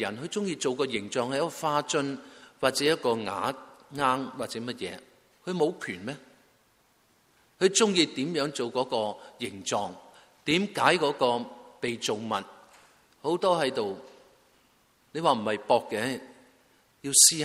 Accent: China; 我中国人文化源远流长的

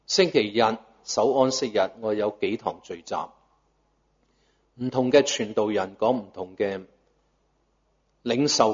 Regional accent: Hong Kong; 我们大部分在这里的在座都是在香港成长长大，一个这么繁华的城市

